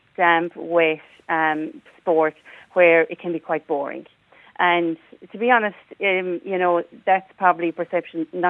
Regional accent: Kinvara, Connacht, Ireland; Okay, I'm from Kinvara. Everybody I know is from Kinvara.

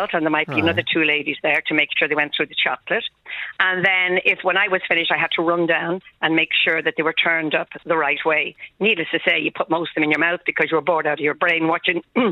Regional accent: Dublin, Leinster, Ireland; I was from Rialto Buildings originally

